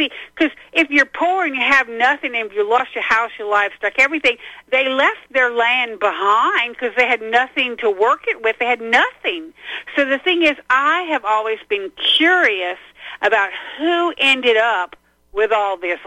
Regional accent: Louisiana, United States; I know about because I'm from Louisiana.

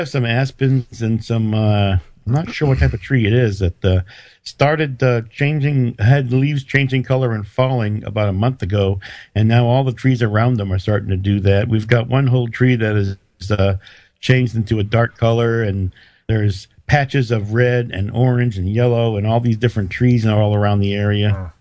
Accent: Penacook, New Hampshire, United States; Because Penacook, my hometown, used to be a separate entity. It was always considered Ward 1 of Concord.

